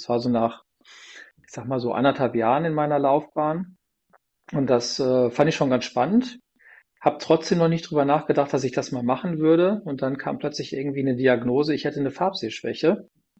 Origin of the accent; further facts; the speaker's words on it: North Rhine-Westphalia, Germany; ich bin aufgewachsen in Ruhrpott, wie man so schön sagt, also in Nähe Dortmund